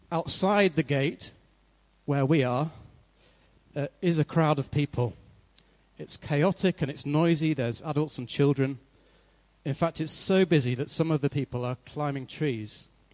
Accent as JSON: {"language": "English", "region": "Yorkshire and the Humber", "country": "United Kingdom", "tie": "born or raised there", "said": "I grew up in North Yorkshire. Best beer, best tea, best cricket."}